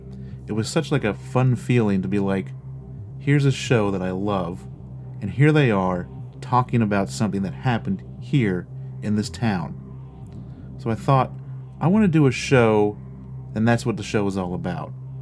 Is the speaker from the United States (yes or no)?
yes; Casstown, Ohio, United States; Why? Casstown is my hometown.